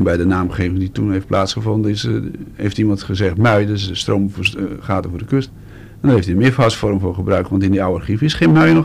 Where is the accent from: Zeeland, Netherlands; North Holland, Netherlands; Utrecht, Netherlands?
North Holland, Netherlands; Den Helder; Ik heb mijn jeugd doorgebracht in Oud en Helder.